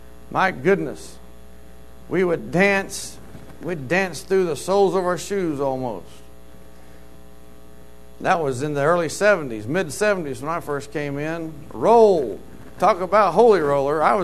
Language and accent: English; Wichita, Kansas, United States; from Wichita, Kansas.